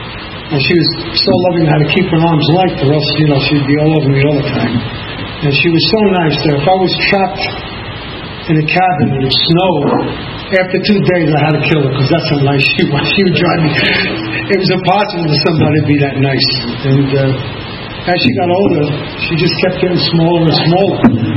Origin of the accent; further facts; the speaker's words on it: Bronx, New York, United States; born there; If you can't tell, I was born in the Bronx. I was an only child.